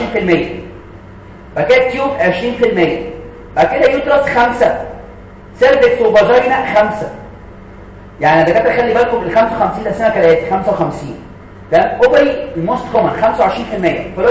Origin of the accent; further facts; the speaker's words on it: Egypt; احنا شغلنا على فكره انا مصري